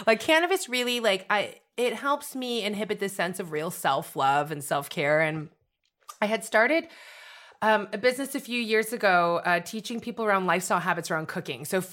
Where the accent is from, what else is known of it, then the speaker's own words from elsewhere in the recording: San Francisco Bay Area, California, United States; I'm from the San Francisco Bay Area, so it's nice to be like in Oakland